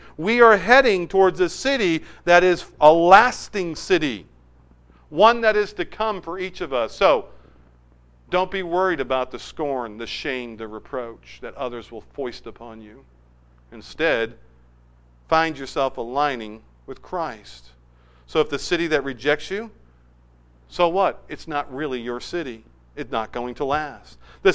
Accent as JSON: {"language": "English", "town": "Manchester", "region": "North West England", "country": "United Kingdom", "tie": "born or raised there", "said": "Many of you know that I grew up in Manchester. It's pretty much the city of my childhood all the way into my early adulthood."}